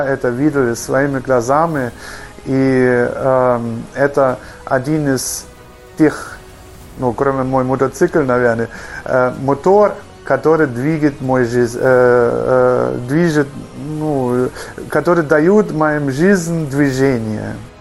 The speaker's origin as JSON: {"language": "Russian", "country": "Germany", "moved": "yes", "lives_now": "Russia", "said": "я сам из Германии, живу в России более 20 лет"}